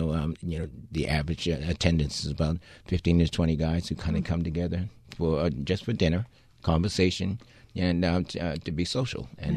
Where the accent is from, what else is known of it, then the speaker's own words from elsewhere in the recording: Boston, Massachusetts, United States; So, you know, as a young adult, I grew up in the Boston area and experienced it